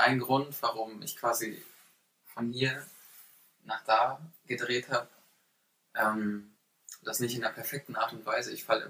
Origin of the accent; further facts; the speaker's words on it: Wolfsburg, Lower Saxony, Germany; in der Gemeinde in Wolfsburg, da wo ich herkomme.